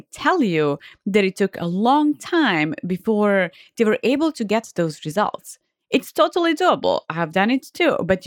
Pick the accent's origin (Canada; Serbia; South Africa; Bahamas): Serbia; English is a second language; now in United States; Originally, I'm from Serbia and you can probably hear my accent. But basically, I moved to Las Vegas